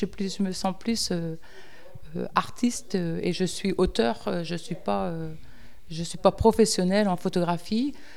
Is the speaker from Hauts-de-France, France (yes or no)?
yes; Lille, Hauts-de-France, France; je viens de Lille, donc je suis arrivée avec mes cadres, je ne connaissais rien.